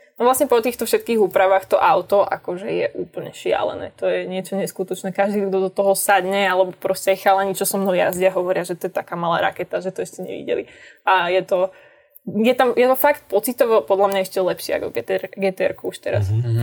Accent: Poland; som Poľka, môj otec je Poliak, teda ja som taká na poli Poľka vlastne.

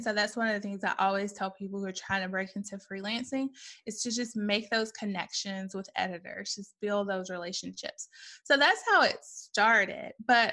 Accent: Birmingham, Alabama, United States; and I moved back to my hometown of Birmingham, I guess in 2009, and I moved back to teach

